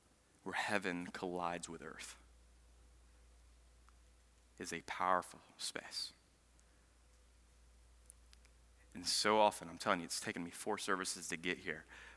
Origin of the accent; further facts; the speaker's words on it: Lithia, Florida, United States; I am from Lithia.